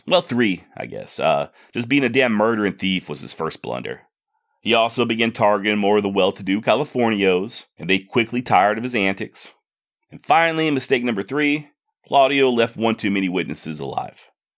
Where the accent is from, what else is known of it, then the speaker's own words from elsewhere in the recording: Texas, United States; Despite being born and raised in Texas, and despite knowing a little bit of the lingo, my mouth just doesn't work like it's supposed to.